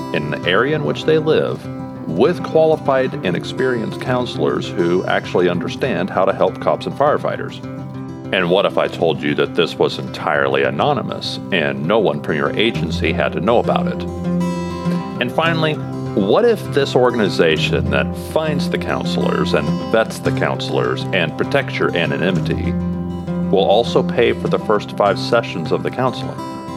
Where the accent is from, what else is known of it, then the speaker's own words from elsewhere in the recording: Kansas City, United States; and the occasional patrol officer from my hometown of Kansas City.